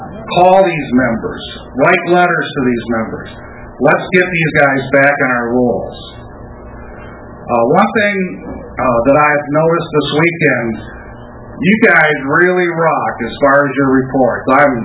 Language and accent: English; Saginaw, Michigan, United States; now in Sylvania, United States; Actually, I was born and raised in Saginaw and retired out of Adrian, Michigan back 4 years ago. But I live in Sylvania, Ohio, just two miles across the border in Ohio